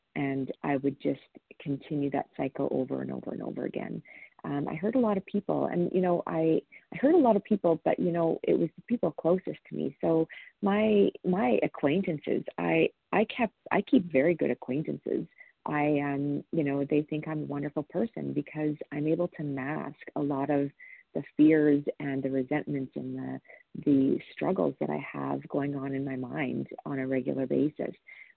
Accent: Alberta, Canada; I'm from Alberta, Canada.

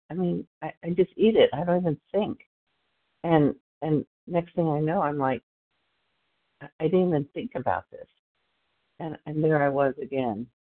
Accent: Texas, United States; Starts with a CH. You're looking for me, and I'm from Texas

